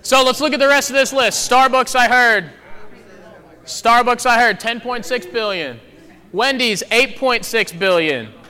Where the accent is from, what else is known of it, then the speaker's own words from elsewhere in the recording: Virginia, United States; I am from Virginia, and I've never had Whataburger till I came here. There's no Whataburger on the East Coast.